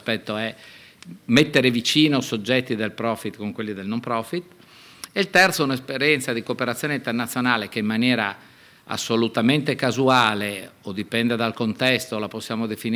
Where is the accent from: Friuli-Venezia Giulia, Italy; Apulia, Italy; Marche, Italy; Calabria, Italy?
Friuli-Venezia Giulia, Italy; Udine; io sono di Udine, come si è detto prima, quindi gioco quasi in casa.